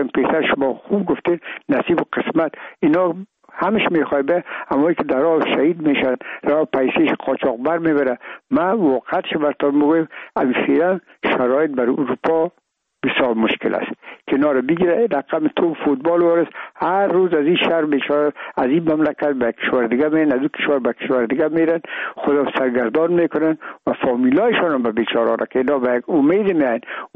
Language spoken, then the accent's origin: Persian; Afghanistan; ما افغان هستیم،